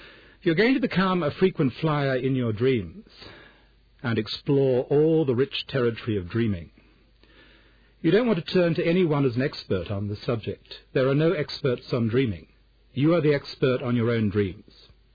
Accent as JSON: {"language": "English", "country": "Australia", "tie": "born or raised there", "said": "in the very conservative age in which I grew up in Australia"}